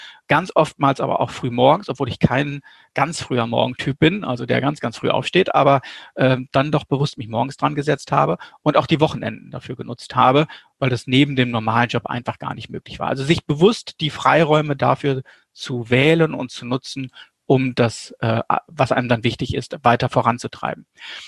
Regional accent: North Rhine-Westphalia, Germany; ich komme aus Westfalen

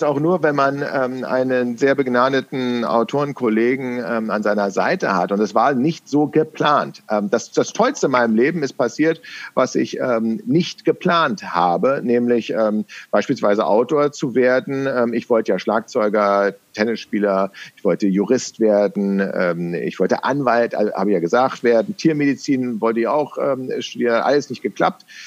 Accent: Berlin, Germany; accent: Berlinerisch; viele würden denken, ich spreche Hochdeutsch, aber so ein Forensiker würde sagen, nee, da ist noch so ein bisschen Berlinerisch mit bei.

